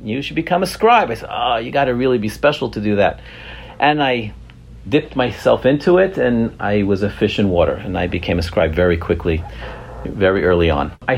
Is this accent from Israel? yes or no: yes; Israel; I think when I was about 7 or 8 years old, I grew up in Israel, and not really observant at that time